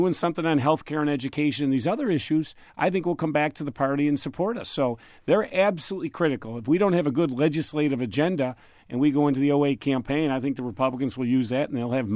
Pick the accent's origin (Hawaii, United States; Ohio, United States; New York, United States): New York, United States; Syracuse; I mean, I was a kid from Syracuse, and you look what, I mean, I've been lucky.